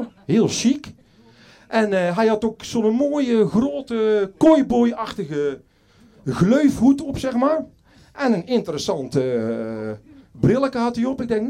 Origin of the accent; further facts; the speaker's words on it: 's-Hertogenbosch, North Brabant, Netherlands; En zo ben ik opgegroeid in Den Bosch, CQ, Oeteldonk.